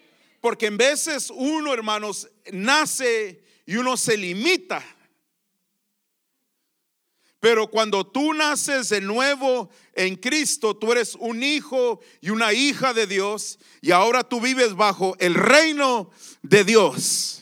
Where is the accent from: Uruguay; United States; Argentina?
United States; Sealy, Texas; also born or lived in El Centro; Es como yo nací en el centro. I was born in El Centro, pero crecí en Sealy.